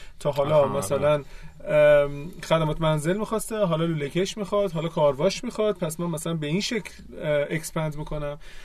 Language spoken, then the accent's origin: Persian; Isfahan, Iran; من یه تجربه‌ای دارم، من اصفهانیم